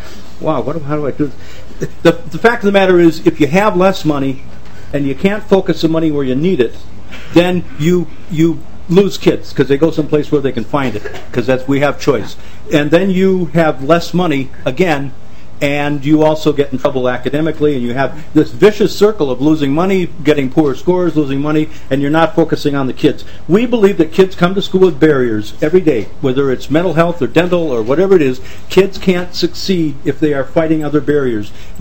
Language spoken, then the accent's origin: English; Brooklyn Center, Minnesota, United States; I come from Brooklyn Center, Minnesota, and I literally do. I graduated from the high school there. I went away. I worked somewhere else. And then I came back.